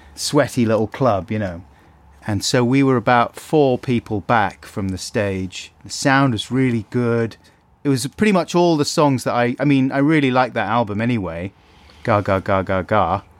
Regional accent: United Kingdom; It's never. I'm British.

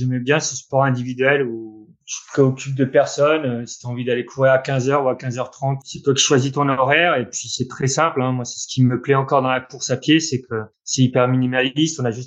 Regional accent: Briouze, Normandy, France; Donc, je suis né en Normandie, où j'y ai passé 25 ans quasiment, avec mon papa et maman là-bas, à Briouze, dans une petite commune dans l'Orne.

